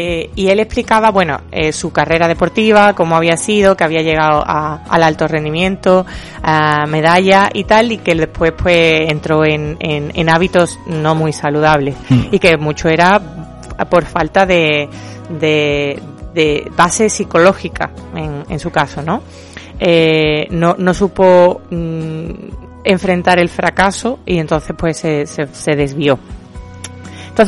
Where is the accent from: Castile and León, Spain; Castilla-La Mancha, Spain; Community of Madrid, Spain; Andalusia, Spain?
Andalusia, Spain; pues, obviamente somos más andaluces. Y claro, cuando te estás forzando, de vez en cuando te sale lo natural.